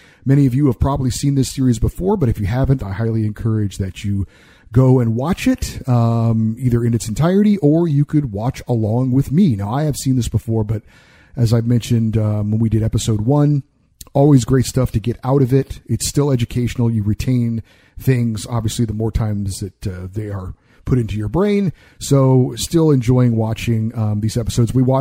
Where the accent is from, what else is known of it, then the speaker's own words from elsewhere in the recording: Montreal, Quebec, Canada; now in Vancouver, Canada; As a former Montrealer now living in Vancouver, I return periodically to visit my hometown